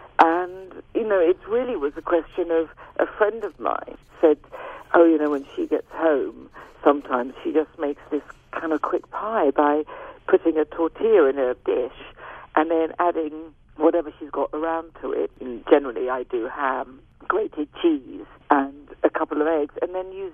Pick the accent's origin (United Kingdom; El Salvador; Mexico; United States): United Kingdom; I'm British.